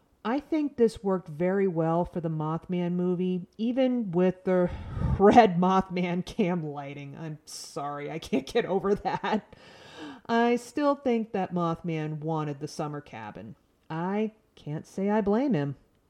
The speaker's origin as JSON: {"language": "English", "region": "New England", "country": "United States", "tie": "born or raised there", "said": "I grew up in New England and remember nor'easters very, very well."}